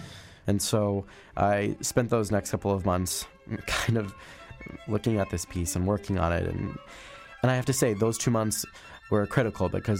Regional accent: United States; maybe something American, because I'm American.

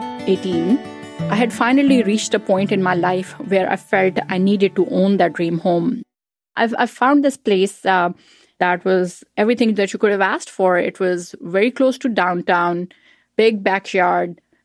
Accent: Pakistan; now in Iowa City, United States; So I grew up in Pakistan, and mortgage is not available over there generally to people.

